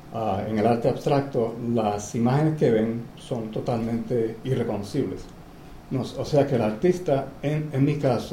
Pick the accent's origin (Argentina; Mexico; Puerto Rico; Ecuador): Puerto Rico; las tradiciones y el folclore de mi isla, de Puerto Rico, de donde yo vengo.